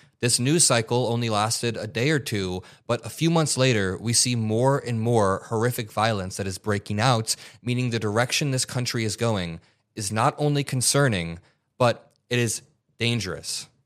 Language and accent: English; Indiana, United States; Well, I grew up in Indiana, but where the studio is located, this is where we work in Chicago.